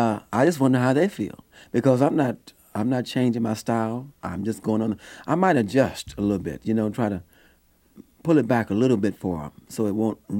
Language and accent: English; Kansas City, Kansas, United States; I was born in Kansas City, and, you know, I was raised in the black church.